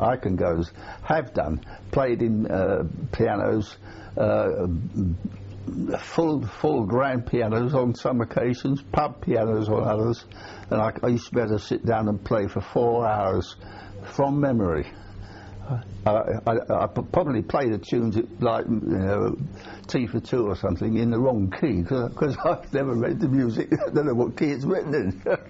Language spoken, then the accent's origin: English; Lambeth, London, United Kingdom; born there; I was born in Lambeth, South London, South West London, I suppose, in 1922, March the 26th.